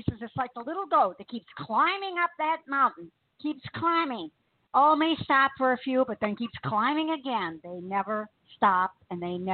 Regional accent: Detroit, Michigan, United States; now in South Carolina, United States; Everybody knows I'm originally from Detroit.

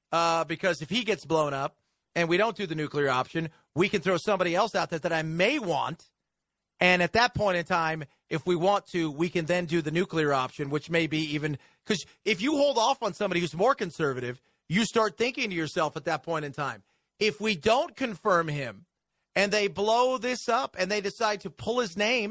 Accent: Los Angeles, California, United States; when I grew up in Los Angeles. So when I was a kid, you'd get the weather you know, on television and the radio and stuff.

